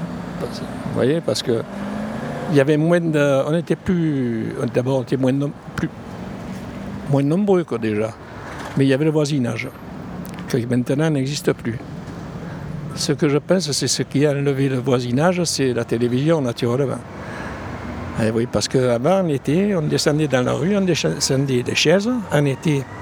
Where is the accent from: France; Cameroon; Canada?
France; Marseille, Provence-Alpes-Côte d'Azur; Et mes grands-parents maternels étaient tous corses. Mais moi, je suis marseillais et français. Français, particulièrement.